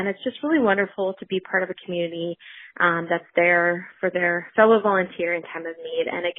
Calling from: Chicago, Illinois, United States; I'm calling from Chicago.

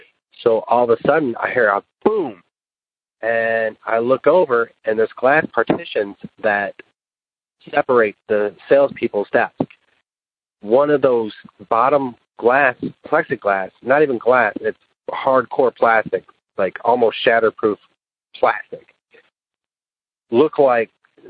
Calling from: Tennessee, United States; Hello, I'm calling you from West Tennessee. I work at a car dealership. I'm 40 years old.

